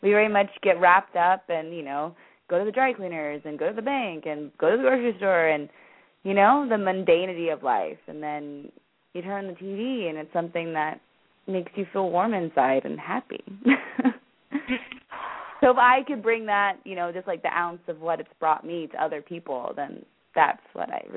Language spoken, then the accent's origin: English; Houston, Texas, United States; now in Los Angeles, United States; Because I grew up in Houston where there's tons of diversity